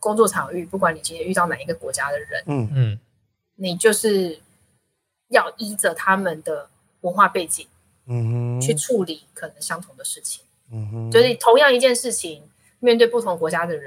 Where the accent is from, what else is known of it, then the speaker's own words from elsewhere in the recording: Taiwan; 我们台湾人大概就是8:55、9点出现嘛